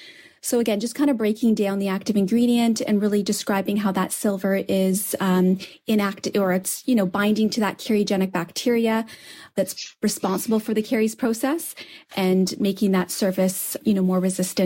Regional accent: Ontario, Canada; I'm actually from Canada, Ontario, just north of Toronto.

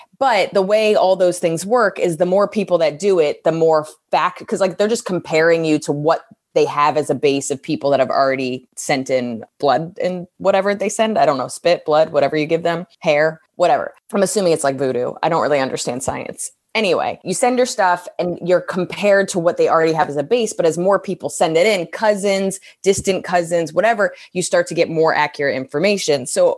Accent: New Jersey, United States; also born or lived in Columbus; I was technically born in Columbus, Ohio, but we moved when I was one. So I'm mostly a Jersey girl.

